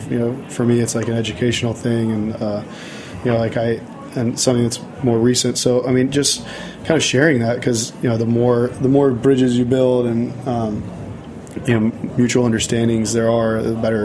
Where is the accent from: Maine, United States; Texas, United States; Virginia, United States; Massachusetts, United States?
Virginia, United States; And that's getting that ham from Virginia is fun because I'm from Virginia.